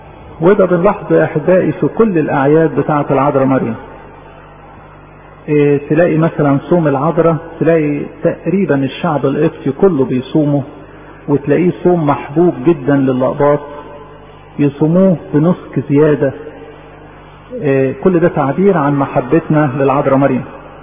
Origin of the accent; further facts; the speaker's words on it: Egypt; وبالاكثر بالنسبه لنا احنا يا مصريين